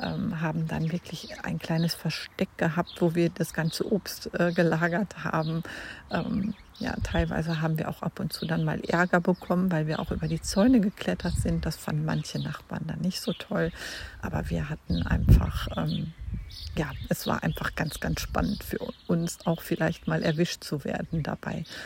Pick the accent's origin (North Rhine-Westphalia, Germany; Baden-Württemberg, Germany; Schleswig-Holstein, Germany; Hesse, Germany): North Rhine-Westphalia, Germany; also born or lived in Düsseldorf; Ja, als Kind, wie gesagt, bin ich im Sauerland groß geworden.